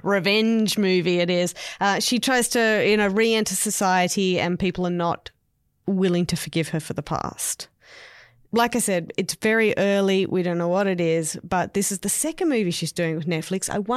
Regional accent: Australia; We're Australian. It's too difficult.

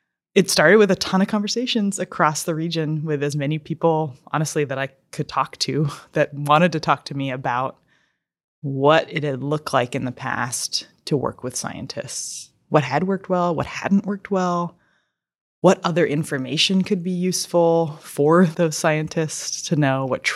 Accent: Homer, Alaska, United States; also born or lived in Sitka; I am here in Sitka, Alaska, where I've lived for the last 10 years. I was born and raised in Homer, Alaska, in the Northern Gulf.

